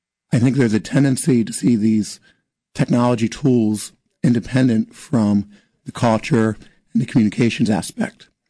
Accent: Maryland, United States; so we ended up moving down here. So I grew up in Maryland.

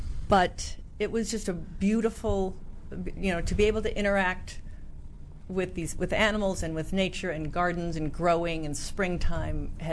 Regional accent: Omaha, Nebraska, United States; I grew up in Omaha, Nebraska.

